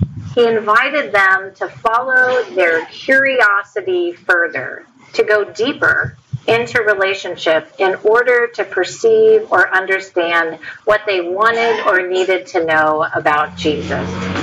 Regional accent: California, United States; immediately heard my lack of a Southern accent and became suspicious of who I was and what I was all about. Where are you from? They'd ask. California, I'd say.

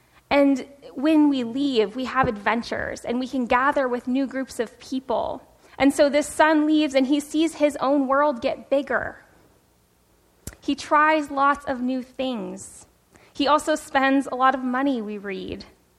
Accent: Anchorage, Alaska, United States; now in San Diego, United States; I grew up in Anchorage, Alaska. That's where I was born and raised, and ended up pastoring a Methodist church in rural Alaska

